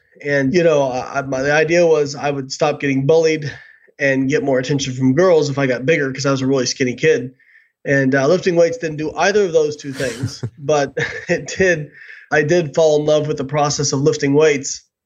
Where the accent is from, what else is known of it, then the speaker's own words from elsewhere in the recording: Evansville, Indiana, United States; I grew up in Evansville, Indiana.